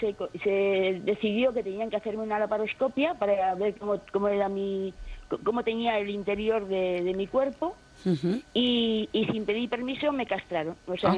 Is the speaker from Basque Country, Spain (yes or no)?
yes; Cruces, Basque Country, Spain; born there; mi caso es que nací en Cruces en 1960